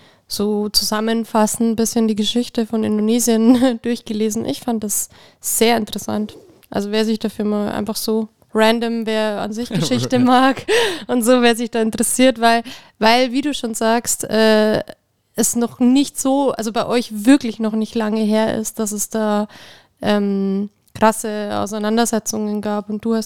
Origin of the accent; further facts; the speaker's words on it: Germany; Ich als Deutsche